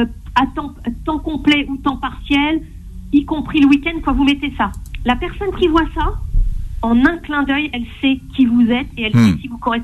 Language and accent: French; Vitry-sur-Seine, Île-de-France, France; Par exemple, moi, je suis de Vitry-sur-Seine